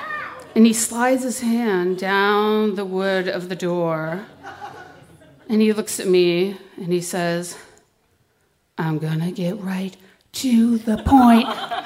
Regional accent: Boston, Massachusetts, United States; But, like, I kind of didn't know, like, what I even wanted because I grew up in Boston.

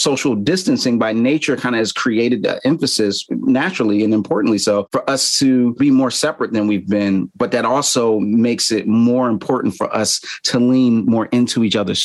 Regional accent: Philadelphia, Pennsylvania, United States; I actually was born and raised in Philly, and my parents had joined the Nation of Islam before I was born.

